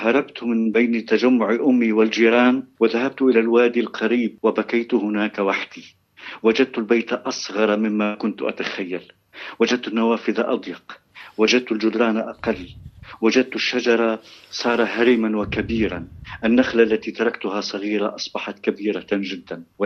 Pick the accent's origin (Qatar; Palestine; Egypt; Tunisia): Palestine; moved away; عندما هجرت أنا وأهلي من فلسطين عام 1948 لم أعد أنا ذلك الفلسطيني الذي كان يمكن أن يكمل حياته على الأرض